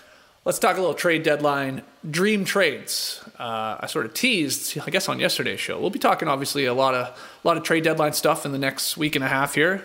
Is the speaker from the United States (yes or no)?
no; Canada; Look, I've got a punchable face. I'm Canadian.